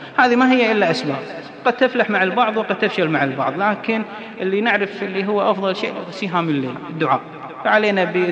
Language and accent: Arabic; Kuwait; إحنا مثلاً الآن الأسرة عندنا في الكويت